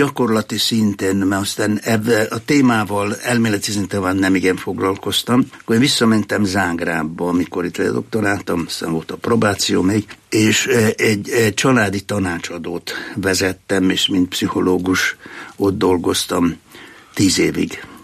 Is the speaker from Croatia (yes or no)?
yes; Croatia; also born or lived in Serbia; Én magyar vagyok. Jugoszláviába, most már mondják, Szerbiába születtem. Horvátországban nevelkedtem.